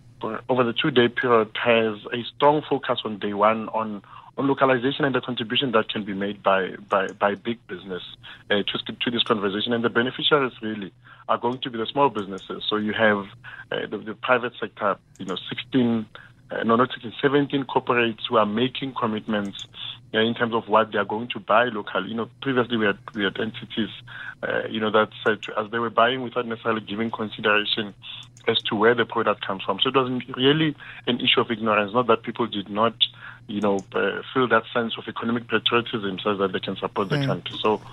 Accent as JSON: {"language": "English", "town": "Mamelodi", "region": "Gauteng", "country": "South Africa", "said": "you know, I come from Mamelodi."}